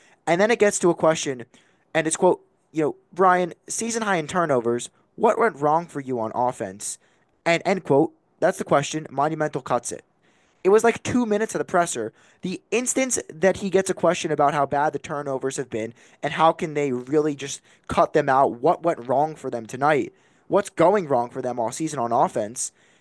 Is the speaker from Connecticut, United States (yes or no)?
no; New Jersey, United States; And I'm from New Jersey. I get, you know, Phillies and Eagles and Sixers post-game live